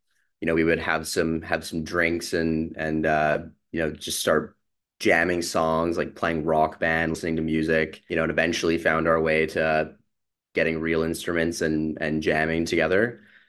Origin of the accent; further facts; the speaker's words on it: North Vancouver, British Columbia, Canada; Yeah, we actually we're all from North Van, pretty close proximity to each other. Like a couple of streets away.